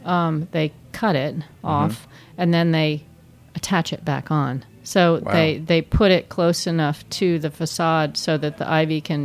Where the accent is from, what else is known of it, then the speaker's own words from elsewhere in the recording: Vermont, United States; No, I know. I grew up in Vermont.